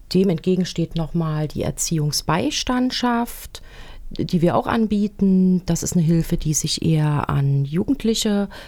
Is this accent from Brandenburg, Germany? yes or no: no; Erfurt, Thuringia, Germany; also born or lived in Hamburg; Ich bin eine richtige Erfurter Puffbohne, habe auch hier in Erfurt studiert, bin dann für circa 8 Jahre nach Hamburg gegangen, habe viel mit psychisch kranken Menschen gearbeitet und auch in der Familienhilfe gearbeitet und bin dann 2017 zurück nach Erfurt gekommen